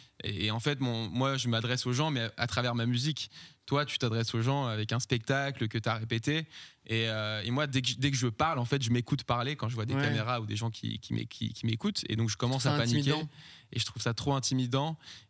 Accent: Toulon, Provence-Alpes-Côte d'Azur, France; Je viens de Toulon, ouais.

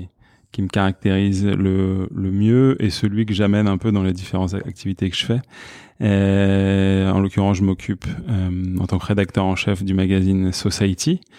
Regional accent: Rungis, Île-de-France, France; born there; je suis né à Rungis, donc en banlieue. J'appelle ça la banlieue molle en général, par opposition à la banlieue plus dure et par opposition aussi à Paris. Voilà, c'est cette espèce d'espace pavillonnaire

